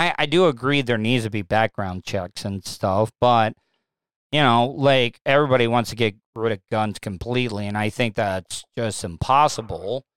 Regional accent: Florida, United States; I grew up in Florida. I was a hunter.

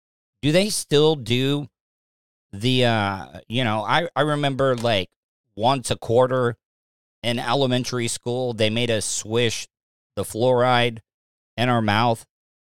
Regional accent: DeLeon Springs, Florida, United States; I remember, like, growing up in DeLeon Springs, we had a lot of that sulfur-smelling water that you would get right out of the tap.

